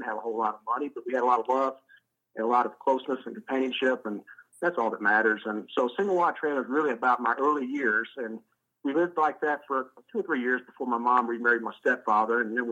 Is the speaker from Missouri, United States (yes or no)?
no; Kentucky, United States; also born or lived in Detroit area, Michigan; Even though I did grow up in Kentucky. That'd get me in trouble. A lot of people think I was raised in the South, or I was born in the South, but I'm not. So we moved from Detroit area down to far western Kentucky in 1979.